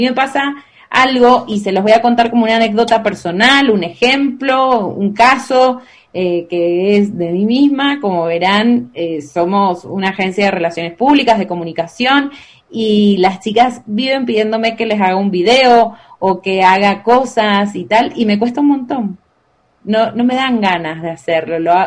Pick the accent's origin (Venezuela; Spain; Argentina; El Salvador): Argentina; now in Guatemala; Aunque soy argentina y tuteo bastante, en Guatemala he aprendido a tratar más de usted.